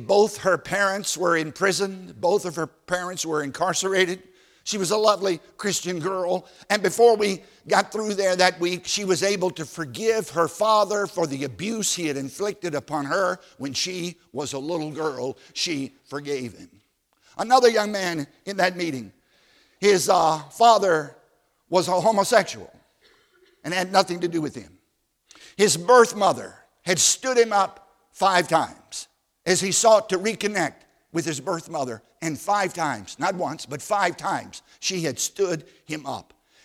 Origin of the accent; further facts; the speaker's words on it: Virginia, United States; I grew up in Southside, Virginia. I think I told you that, on a tobacco farm. We lived a half a mile off a secondary road.